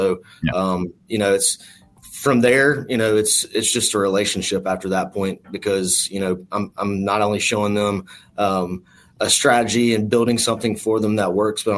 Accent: South Carolina, United States; I'm from South Carolina, so I'm still getting a 434 number

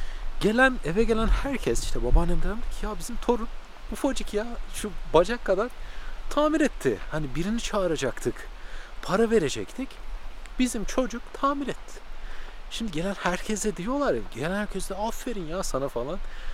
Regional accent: Söke, Aydın, Turkey; born there; Ben Aydın'ın Söke ilçesinde doğdum. Ege'nin ufak bir kasabasında aslında teknolojiyi takip etmeniz zor bir şeydi.

